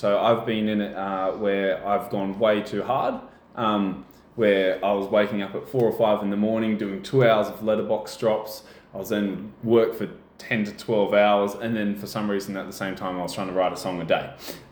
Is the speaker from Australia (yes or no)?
yes; New South Wales, Australia; So originally I'm from the Central Coast, which if any of you guys don't know is... 1.5, 2 hours north of Sydney.